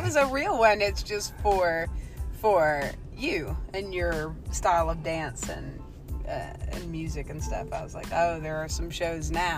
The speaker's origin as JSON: {"language": "English", "region": "the South", "country": "United States", "said": "I'm not limping. I'm just Southern."}